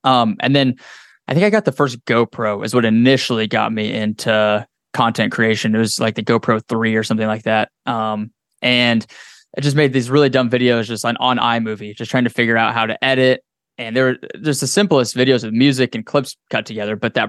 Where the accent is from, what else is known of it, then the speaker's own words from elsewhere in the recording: Wyoming, United States; it was actually a friend of mine that I grew up with in Wyoming.